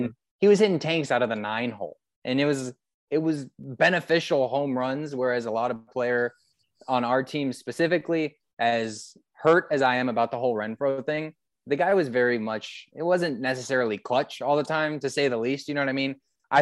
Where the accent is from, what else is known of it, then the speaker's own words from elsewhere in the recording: Arizona, United States; I'm from Arizona.